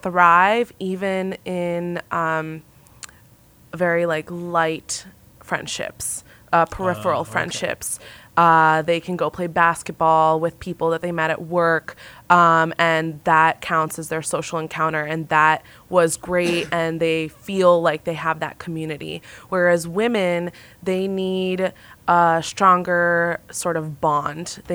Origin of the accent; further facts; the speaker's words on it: Boston, Massachusetts, United States; Well, I'm from Boston